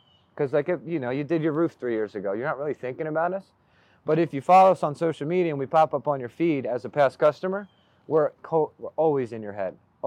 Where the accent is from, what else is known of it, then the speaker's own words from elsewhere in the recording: Philadelphia, Pennsylvania, United States; moved away as an adult; now in Florida, United States; It's crazy because I'm from Philly where actually used to get cold, but I've been in Florida 8 years now, so I can't.